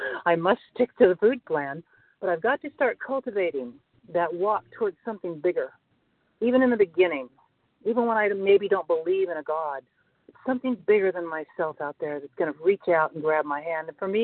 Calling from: North Carolina, United States; North Carolina.

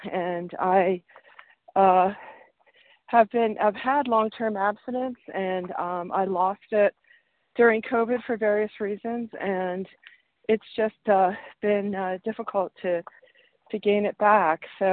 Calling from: New Mexico, United States; I'm calling from New Mexico.

